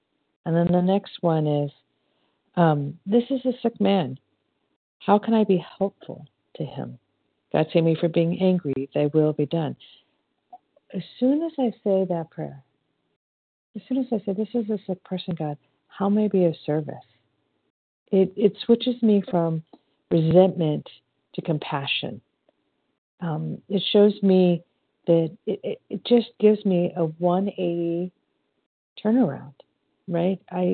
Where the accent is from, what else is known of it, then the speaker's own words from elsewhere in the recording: Long Beach, California, United States; recovered compulsive overeater from Long Beach, California.